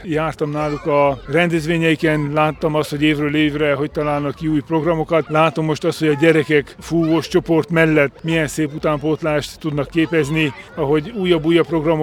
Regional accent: Sâncrăieni, Harghita, Romania; Nekünk székelyföldieknek ez egy kuriózum, hisz otthon Csíkszentkirályon nincsen ilyen probléma, hogy ki, hol, kivel beszél románul, mert ott mindenki magyarul beszél mindenkivel

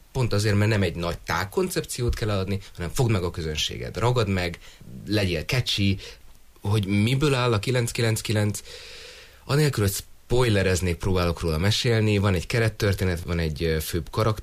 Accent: Budapest, Hungary; azért mondom, hogy vissza, mert én is Pestről származom.

